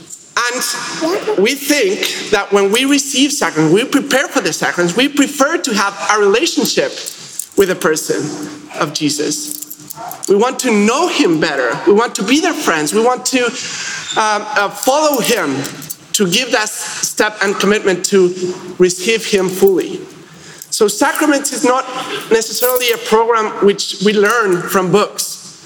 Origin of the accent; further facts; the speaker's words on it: Mexico; I'm from Mexico, and that happens there, so I assume it happens here as well somehow.